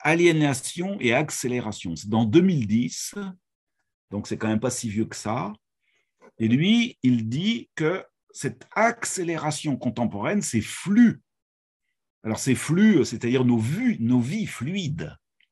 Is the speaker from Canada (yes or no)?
no; France; Chez nous en France, de tenir compte des lois de la République.